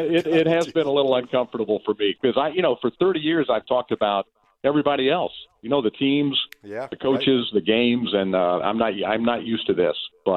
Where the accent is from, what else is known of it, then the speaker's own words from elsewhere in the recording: Knoxville, Tennessee, United States; also born or lived in Jacksonville; I grew up in Knoxville, Tennessee. He was in the insurance business, life insurance business, and moved around a little bit early in my life. You mentioned I was born in Jacksonville, but we moved around and kind of settled in Knoxville, Tennessee in my early years.